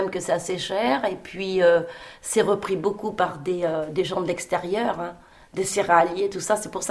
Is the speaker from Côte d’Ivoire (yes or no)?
no; Masmayou, France; Moi, je suis d'ici. Moi, je suis née à Masmayou, à 3 km du bourg. De toute façon, il faut bien dire aussi qu'on est dans un petit village rural.